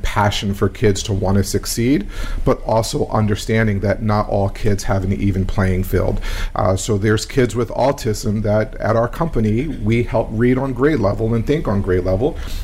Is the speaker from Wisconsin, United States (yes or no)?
no; Philadelphia, Pennsylvania, United States; So I grew up right here in Philadelphia, part of my life in North Philadelphia, and then in West Mount Airy.